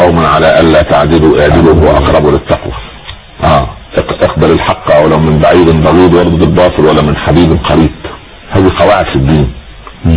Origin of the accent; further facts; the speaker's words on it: Upper Egypt, Egypt; حتى عندنا في الصعيد اسمه صخر برضه